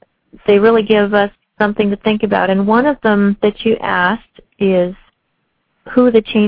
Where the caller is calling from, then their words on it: Atlanta, Georgia, United States; I'm calling from Atlanta.